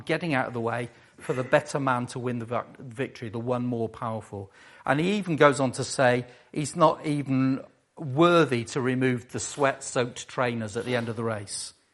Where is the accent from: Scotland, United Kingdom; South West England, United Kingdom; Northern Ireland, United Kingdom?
South West England, United Kingdom; Cirencester; Cirencester, absolutely. God's own town. I'm from Cirencester, if you didn't know.